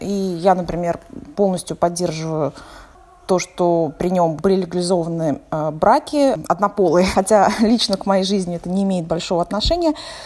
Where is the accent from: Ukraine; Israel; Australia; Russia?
Australia; Queensland; Я из Квинсленда.